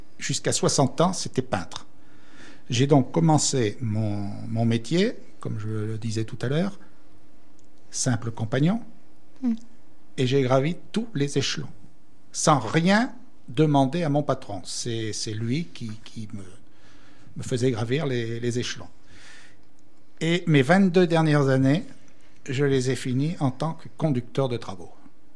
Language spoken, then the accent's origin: French; Nouvelle-Aquitaine, France; parce que moi je suis natif de la Gironde.